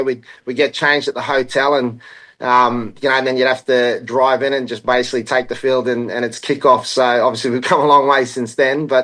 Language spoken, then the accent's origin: English; Lae, Morobe, Papua New Guinea; also born or lived in Charters Towers, Australia; So I was born up here in Alatau, not originally where I'm from, but as I said, I'm from Lae, and then obviously grew up most of my life in Lae